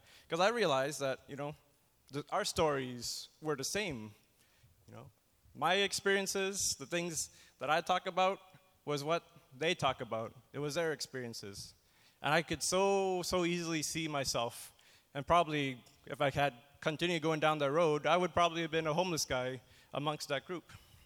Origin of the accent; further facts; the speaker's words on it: Canada; I grew up in Canada, and my family was very poor. My dad was a pastor from Malaysia